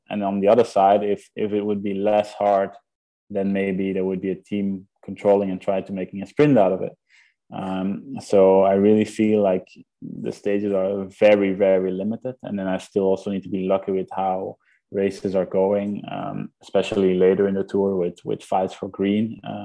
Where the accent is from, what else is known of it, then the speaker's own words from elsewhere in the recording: Leuven, Flanders, Belgium; I think that was the disadvantage of racing in Leuven, in my hometown.